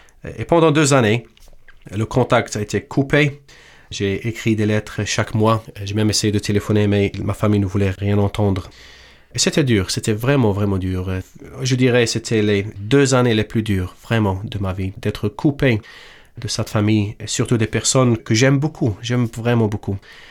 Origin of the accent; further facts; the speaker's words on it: Morocco; je parle toujours arabe. Je suis marocain